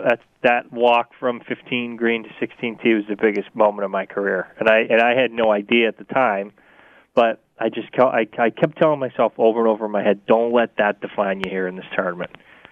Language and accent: English; Vermont, United States; I grew up in Vermont with winter too, so I had, you know, 4 to 5 months of no golf.